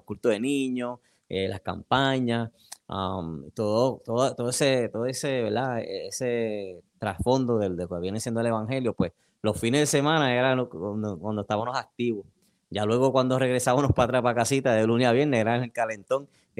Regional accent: Cataño, Puerto Rico; Vengo de una familia, ¿verdad?, allá en Puerto Rico. Nací en Caguas, me crié entre Cataño y Calley. De igual manera tengo gente en Aibonito, en el centro de Puerto Rico.

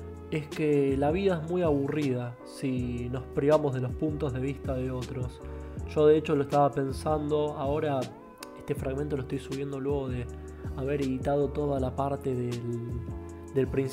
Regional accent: Buenos Aires, Argentina; soy porteño

